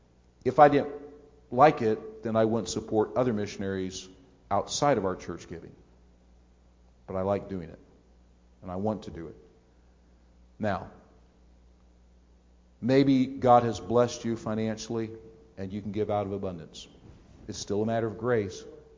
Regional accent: Canton, Ohio, United States; Listen, I grew up in Canton, Ohio. You know that.

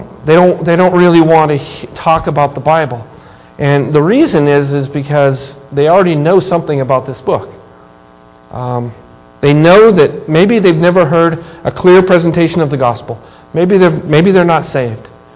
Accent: Wyoming, United States; also born or lived in Kansas; now in Atlanta, United States; I was born in Kansas, grew up in Wyoming. I live in Atlanta.

